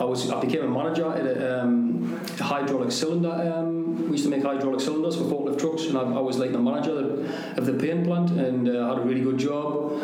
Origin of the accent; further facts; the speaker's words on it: Ashington, North East England, United Kingdom; It was because obviously we're from Ashington as well, which is where Jackie and Bobby Charlton are from, Jackie Milburn.